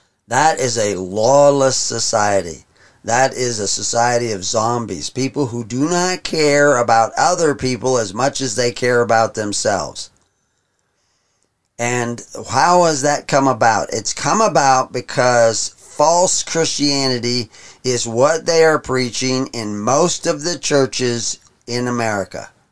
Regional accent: the South, United States; I grew up in the South. I've seen the prejudice and bigotry. I was shocked by it.

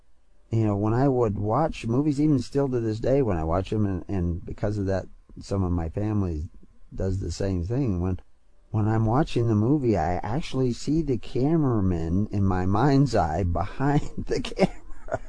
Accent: United States; accent: American; because I don't speak Swedish, and I'm sure my American accent devastated those words.

